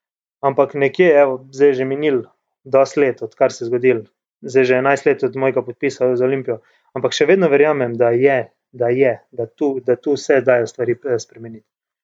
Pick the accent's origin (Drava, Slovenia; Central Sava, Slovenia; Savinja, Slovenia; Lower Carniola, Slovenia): Savinja, Slovenia; Celje; ali pa jaz sam kot Celjan s Celjem